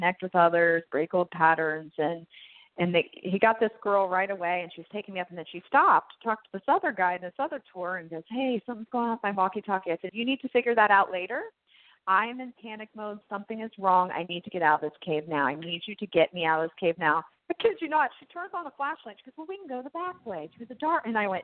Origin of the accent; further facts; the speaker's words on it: Marysville, Ohio, United States; We did stop to my hometown in Marysville to pay homage to the land that I grew up.